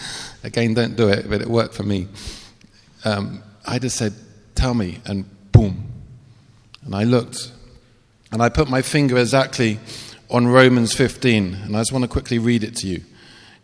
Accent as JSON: {"language": "English", "region": "England", "country": "United Kingdom", "said": "I didn't even know them. I'm an English strong boy."}